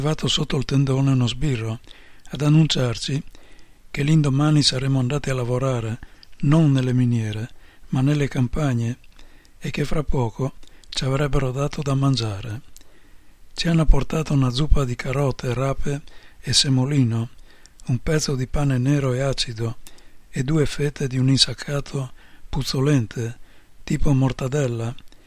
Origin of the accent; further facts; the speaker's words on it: Friuli-Venezia Giulia, Italy; O friulani, sì, siamo della provincia di Udine e abitiamo vicino a Udine